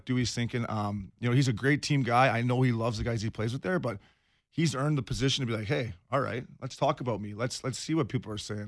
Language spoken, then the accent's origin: English; Toronto, Ontario, Canada; I'm from Toronto. I grew up.